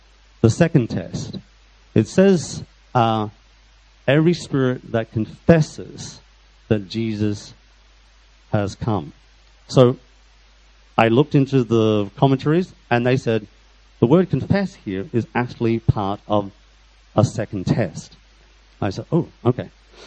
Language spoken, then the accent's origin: English; Australia; So I'm from Australia. I don't go to Anglican Church.